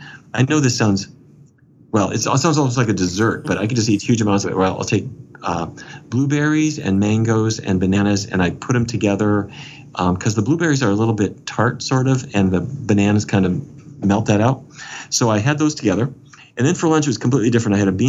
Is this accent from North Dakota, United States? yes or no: yes; Fargo, North Dakota, United States; When I was growing up in Fargo, North Dakota, every day was roast beef, baked potatoes, and corn